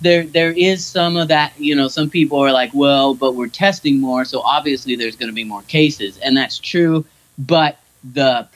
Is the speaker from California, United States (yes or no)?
yes; Kingsburg, California, United States; I grew up in Kingsburg, and every year they had it again too.